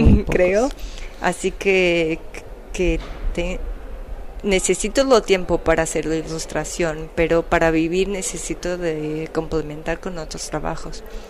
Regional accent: Viana do Castelo, Portugal; Spanish is a second language; Soy de Viana do Castelo y de un pueblo llamado Cajeso, que es una ciudad entre Porto y Vigo, pero estoy mayoritariamente en Porto. Uh-huh. Es mi ciudad de elección.

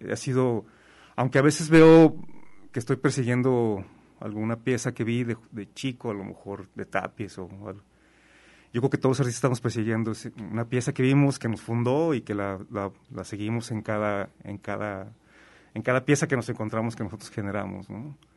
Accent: Guadalajara, Jalisco, Mexico; also born or lived in Mexico City; now in Oaxaca, Mexico; Yo todavía sigo diciendo que yo soy de Guadalajara. Aunque nací en el DF y ahora vivo en Oaxaca, pues hay cosas, mis padres todavía viven aquí.

